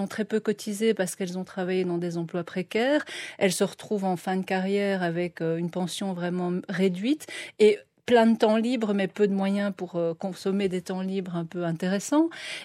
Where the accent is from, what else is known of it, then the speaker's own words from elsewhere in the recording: Belgium; also born or lived in Algeria; Je suis arrivée d'Algérie en Belgique étant enfant.